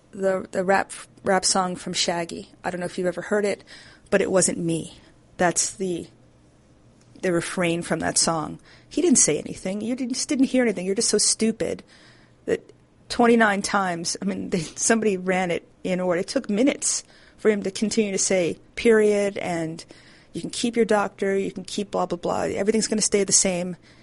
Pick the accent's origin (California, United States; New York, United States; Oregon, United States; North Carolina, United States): New York, United States; Brooklyn; And I'm from New York, born and raised in Brooklyn.